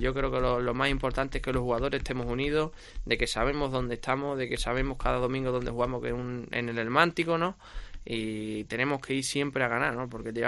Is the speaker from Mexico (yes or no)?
no; Huelva, Andalusia, Spain; Estuve en un club que es el club de mi tierra, que es Recreativo